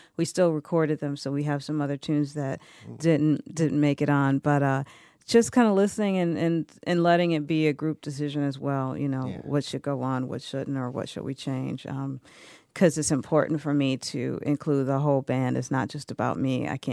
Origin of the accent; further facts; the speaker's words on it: Detroit, Michigan, United States; it was more than just my parents and growing up in Detroit.